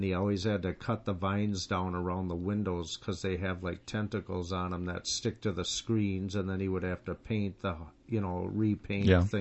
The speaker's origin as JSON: {"language": "English", "region": "Minnesota", "country": "United States", "tie": "born or raised there", "said": "I grew up on North Memorial Parkway, right across from North Memorial Hospital, and the house is still there, and it's beautiful."}